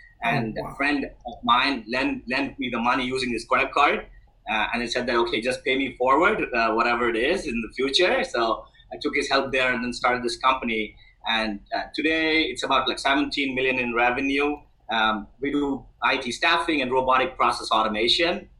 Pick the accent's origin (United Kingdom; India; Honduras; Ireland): India; moved away as an adult; now in United States; So I'm an immigrant from India. Originally, I moved to the States in 2000.